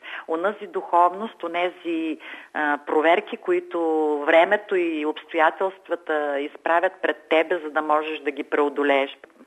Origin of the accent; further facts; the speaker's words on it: Rhodopes, Bulgaria; born there; also born or lived in Vratsa; Аз съм родопчанка по рождение, нищо, че съм живяла и работила дълги години във Враца.